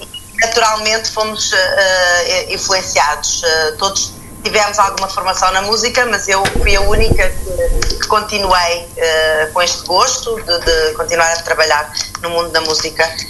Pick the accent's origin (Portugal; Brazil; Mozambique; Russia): Portugal; Lisbon; also born or lived in Madeira; Eu neste momento estou na Madeira, que é a minha terra, onde eu nasci, mas eu tenho feito um percurso por vários sítios. Eu cresci em Lisboa, onde o meu pai fez carreira, e voltei para a Madeira num ano depois de eles terem voltado, o meu pai e a minha mãe.